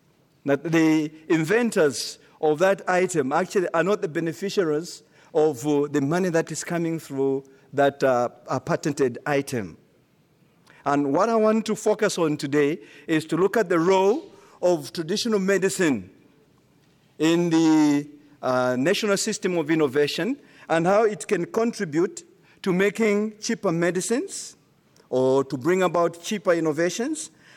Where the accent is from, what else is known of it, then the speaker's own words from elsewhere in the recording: South Africa; and I'm also coming from South Africa.